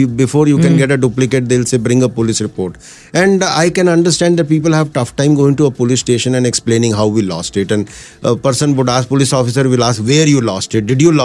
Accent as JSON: {"language": "English", "region": "Himachal Pradesh", "country": "India", "said": "I am also from Himachal and I am more comfortable in Kannada, whether it's reading, writing, speaking or even thinking."}